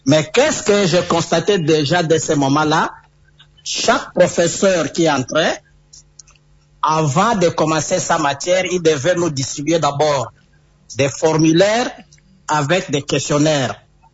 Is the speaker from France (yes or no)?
no; DR Congo; si je dois revenir chez moi en République démocratique du Congo, je vois comment les choses se font.